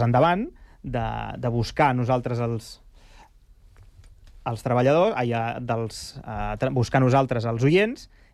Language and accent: Catalan; Sabadell, Catalonia, Spain; now in Rubí, Spain; Jo soc fill de Sabadell, visc a Rubí i treballo aquí. Soc vallesà 100%.